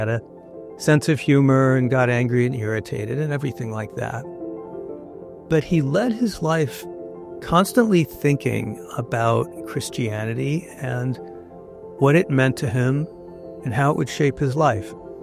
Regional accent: Phoenix, Arizona, United States; born there; I was born in Phoenix, Arizona, in 1960, at a very different time.

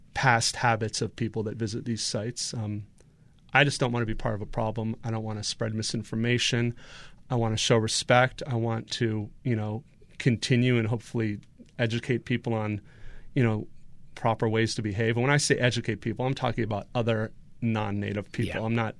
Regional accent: East Coast, United States; Growing up on the East Coast where everything's just, you know, green and hills and mountains, it gets kind of old.

